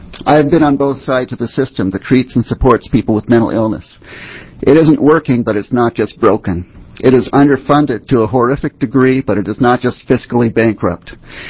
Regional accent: Portland, Oregon, United States; I'm from Portland.

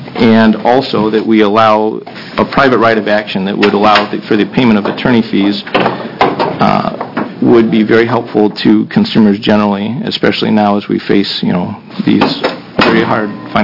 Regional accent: Ohio, United States; I know that I grew up in Ohio, and I'm a product of the Ohio public school system, so I can blame it all on that.

